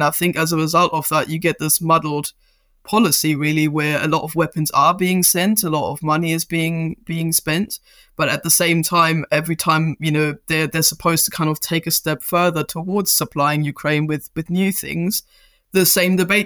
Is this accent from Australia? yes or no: no; East Germany, Germany; I come from East Germany